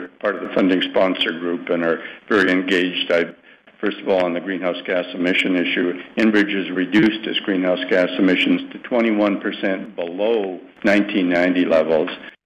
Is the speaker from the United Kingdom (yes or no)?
no; Canada; because I believe very strongly as a Canadian